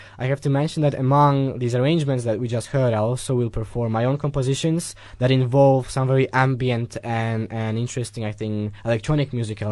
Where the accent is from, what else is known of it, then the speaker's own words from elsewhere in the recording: Kielce, Świętokrzyskie Voivodeship, Poland; Growing up there hasn't been super easy musically, because there was not many acts that would come up in Kielce and sort of show me the way